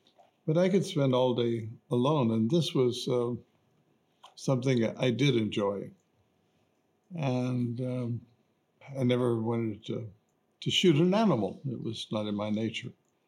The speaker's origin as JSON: {"language": "English", "town": "Waco", "region": "Texas", "country": "United States", "tie": "born or raised there", "said": "And I grew up in Waco, Texas, and my father would go hunting and each year."}